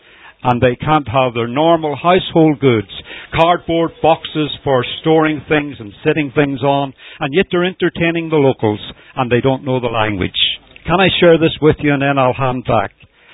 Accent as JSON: {"language": "English", "country": "Ireland", "said": "and I'm an Irishman, and do things back to front"}